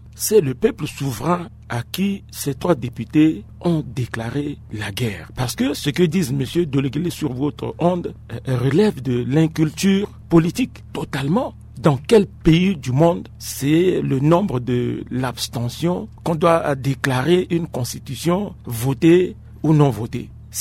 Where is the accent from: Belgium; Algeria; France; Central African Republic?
Central African Republic; Je suis centrafricain.